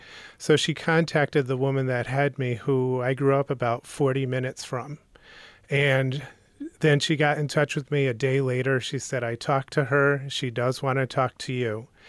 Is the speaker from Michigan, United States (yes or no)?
no; Albany, New York, United States; born there; I was born in Albany, New York.